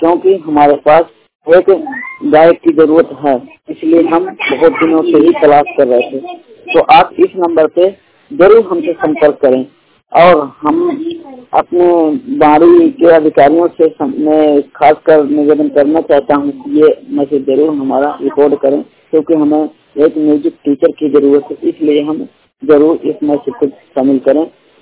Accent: Banda, Uttar Pradesh, India; मैं बांदा उत्तर प्रदेश का मूल निवासी हूँ।

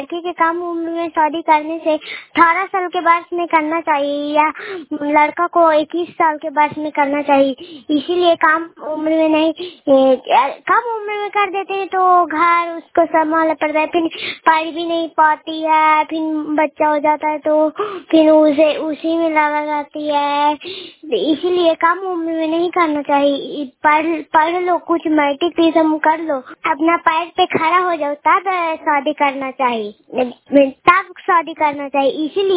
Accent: Ahiyatpur, Bihar, India; मैं नालंदा जिला की रहने वाली हूँ। मैं गुड़ापुर पंचायत से बोल रही हूँ। मेरा गाँव है अहियातपुर।

